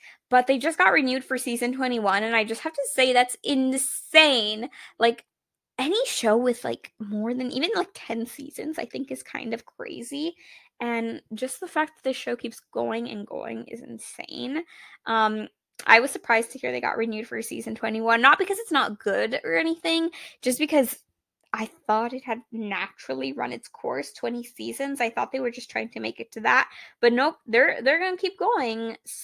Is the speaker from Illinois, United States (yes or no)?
no; Texas, United States; But it takes place in Texas. I'm from Texas, so this hit very close to home.